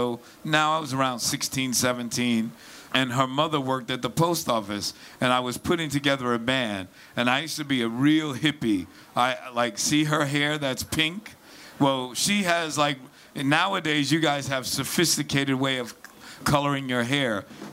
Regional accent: New York City, New York, United States; we're from New York City

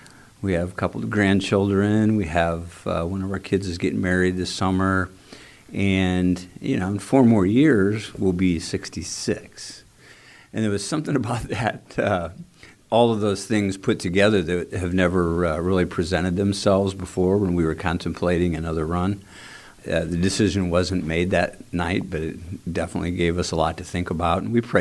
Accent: Peoria, Illinois, United States; I mean, I've been born and raised in Peoria, and I have no plans to leave. I love this community.

